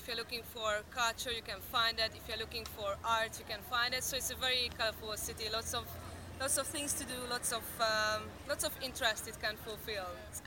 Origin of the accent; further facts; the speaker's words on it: Kecskemét, Bács-Kiskun, Hungary; moved away; I moved here 8 years ago. I'm from the countryside, the city called Kecskemét. It's like 1 hour by train from Budapest.